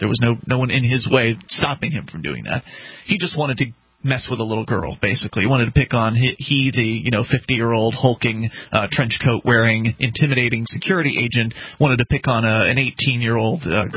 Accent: Florida, United States; I'm from Florida originally.

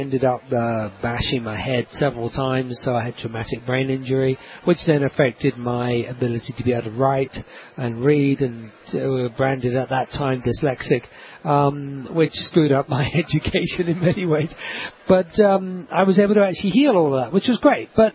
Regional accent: England, United Kingdom; I'm English.

